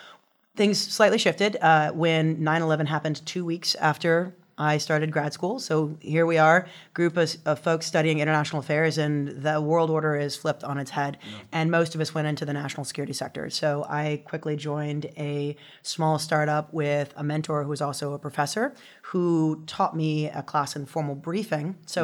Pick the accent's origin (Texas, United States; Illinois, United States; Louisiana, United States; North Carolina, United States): Louisiana, United States; And so just growing up in Louisiana, which is the moniker is the sportsman's paradise, it's a beautiful place.